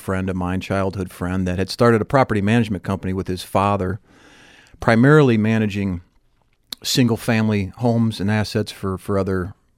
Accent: Crown Point, Indiana, United States; I'm from Northwest Indiana. Okay. I grew up in Crown Point, Indiana.

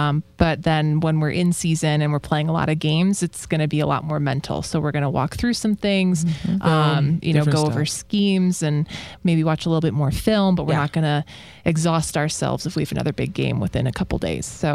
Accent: Boston, Massachusetts, United States; now in Las Vegas, United States; You know, I'm from Boston originally, so big sports city.

